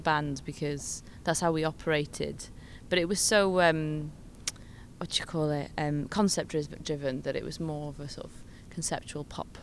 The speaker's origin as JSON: {"language": "English", "town": "Cardiff", "region": "Wales", "country": "United Kingdom", "said": "I'm a musician from Cardiff, Wales."}